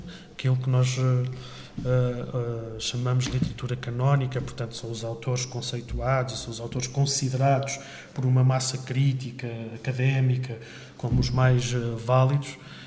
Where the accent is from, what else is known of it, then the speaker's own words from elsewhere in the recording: Rio Maior, Santarém, Portugal; eu sou de Rio Maior, agora cidade, portanto, à época ainda não era